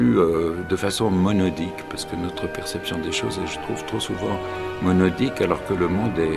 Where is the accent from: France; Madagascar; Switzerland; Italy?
Switzerland; En ça, je suis un bon Suisse.